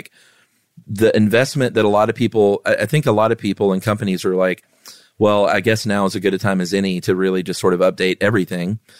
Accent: Lowell, Massachusetts, United States; I'm from Lowell, Massachusetts, where they claim the Industrial Revolution was born.

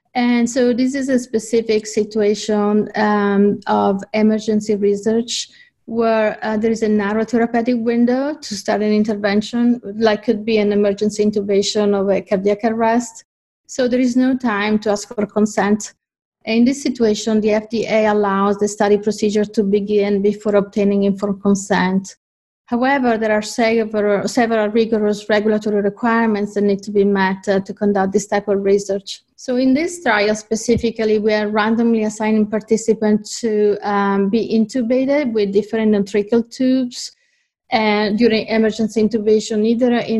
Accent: Italy; moved away as an adult; also born or lived in Geneva; now in Seattle, United States; I'm originally from Italy

